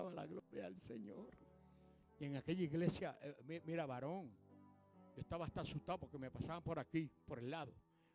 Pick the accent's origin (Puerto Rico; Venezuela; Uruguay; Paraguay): Puerto Rico; Porque soy puertorriqueño. Porque muchos boricuas se creen que como somos ciudadanos americanos, somos los cheches de Estados Unidos